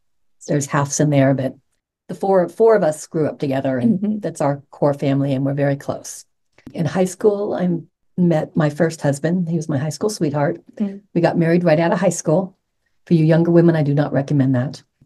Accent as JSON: {"language": "English", "region": "California", "country": "United States", "tie": "born there", "said": "I was born in California."}